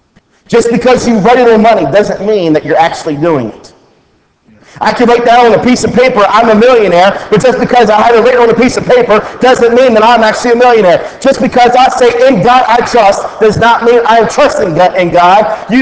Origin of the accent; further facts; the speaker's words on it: Baltimore, Maryland, United States; I'm from Baltimore, by the way, in case you didn't know that.